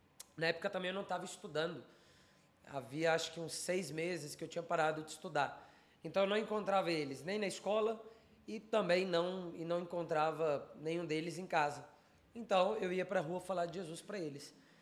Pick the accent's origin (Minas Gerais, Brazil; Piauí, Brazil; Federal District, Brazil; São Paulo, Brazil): Federal District, Brazil; Brasília; eu tenho 24 anos, sou aqui de Brasília mesmo, brasiliense. Nasci no Lar Cristão, congreguei muito tempo na igreja Renascer em Cristo